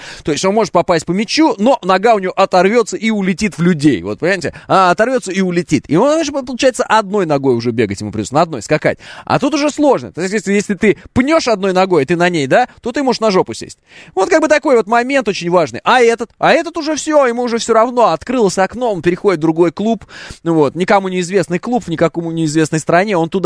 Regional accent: Kazakhstan; born there; Ну, потому что я родился в Казахстане.

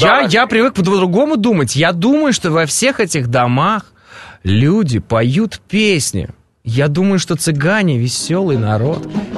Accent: Kazakhstan; born there; Я родился в Казахстане.

